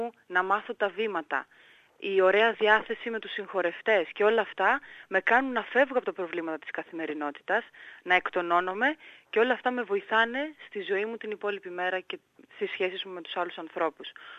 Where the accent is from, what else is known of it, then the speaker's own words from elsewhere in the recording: Greece; Έρχομαι από την Ελλάδα.